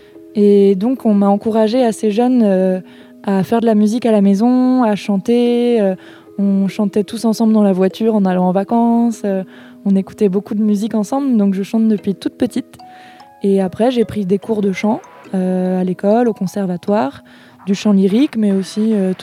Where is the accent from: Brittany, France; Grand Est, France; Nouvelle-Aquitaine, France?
Brittany, France; Rennes; Je viens de Rennes, en Bretagne, et je suis musicienne.